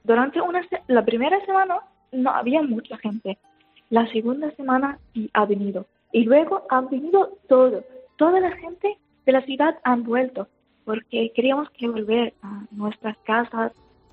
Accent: Homs, Homs Governorate, Syria; Spanish is a second language; moved away as an adult; now in Spain; Nací en Siria, en Homs. En una ciudad, está en el centro de Siria, se llama Homs. Y viví allí toda mi vida. Toda mi vida. Hasta que he venido aquí a España en el 2016.

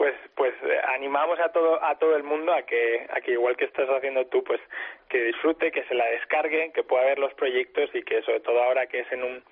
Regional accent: Spain; Sí, es una empresa española, los fundadores somos españoles todos

